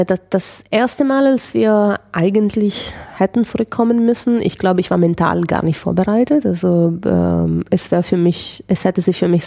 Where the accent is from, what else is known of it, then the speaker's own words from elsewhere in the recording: Italy; German is a second language; ich bin ja Italienerin